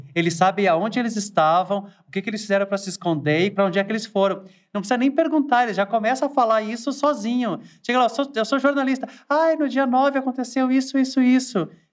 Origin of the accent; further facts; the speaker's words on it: Lages, Santa Catarina, Brazil; Eu sou de Lages. Uma daquelas cidades que só fica conhecida quando neva na Serra Catarinense, senão ninguém lembra.